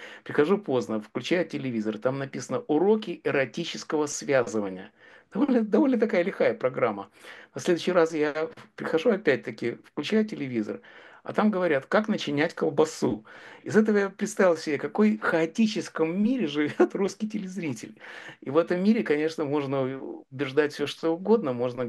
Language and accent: Russian; United States; И таксист, убедившись в том, что я из Америки